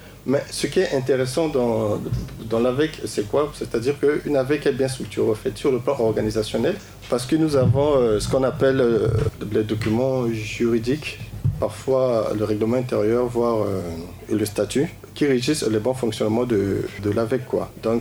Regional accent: Central African Republic; À l'époque, quand on était petit, Ici chez nous, en Centrafrique

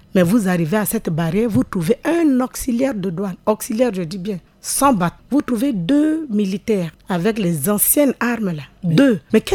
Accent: Bambari, Ouaka, Central African Republic; Je suis de Bambari, je vais à Bambari.

